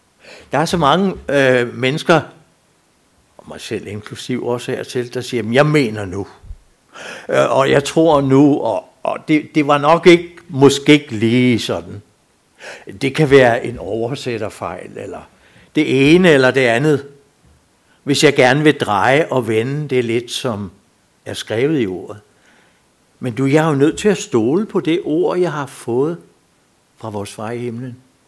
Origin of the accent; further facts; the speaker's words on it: Snekkersten, Capital Region of Denmark, Denmark; Det var sådan i 40'erne, hvor vi havde isvintre. Jeg stammer ned fra Snekkersten.